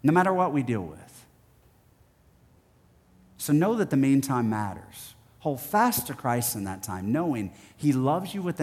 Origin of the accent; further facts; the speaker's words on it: Gulf Coast, United States; I grew up in the Gulf Coast. There's storms all the time.